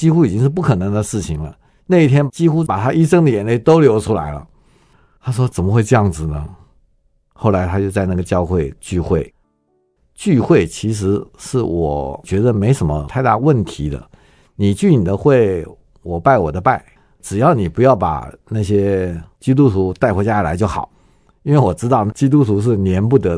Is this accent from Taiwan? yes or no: yes; Taiwan; 而且是我们台湾人永远无法想象的